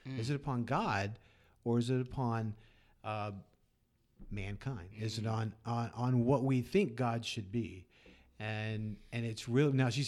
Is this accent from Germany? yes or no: no; South Bend, Indiana, United States; I grew up in South Bend, but I can't remember so many, that F word being used so often and so prevalent.